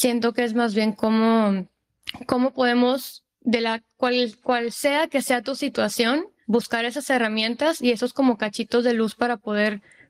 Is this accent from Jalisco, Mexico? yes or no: no; Monterrey, Nuevo León, Mexico; also born or lived in McAllen, Texas, United States; now in Los Angeles, United States; Soy nacida en McAllen, Texas, que eso a mí me dio muchísimos beneficios porque gracias a eso es que puedo estar aquí en Los Ángeles. Pero yo crecí en Monterrey casi toda mi vida.